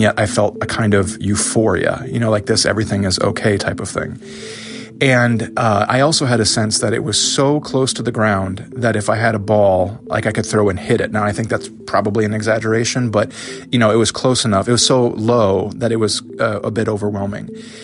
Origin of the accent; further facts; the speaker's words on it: Iowa, United States; now in Erie, United States; I live in Erie, Pennsylvania, and I'm originally from Iowa